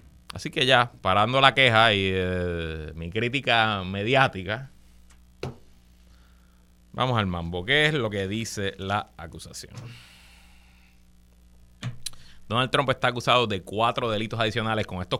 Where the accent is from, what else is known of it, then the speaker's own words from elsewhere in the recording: Puerto Rico; aún si los Estados Unidos nunca hubiera invadido a Puerto Rico, es más, si todavía nosotros fuéramos provincia española